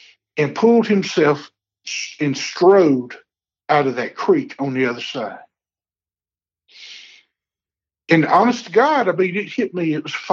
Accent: the South, United States; born or raised there

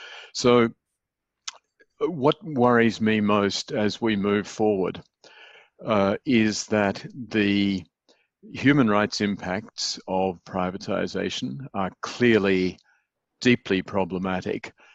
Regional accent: Australia; I am an Australian citizen, although I haven't lived in Australia for all too long.

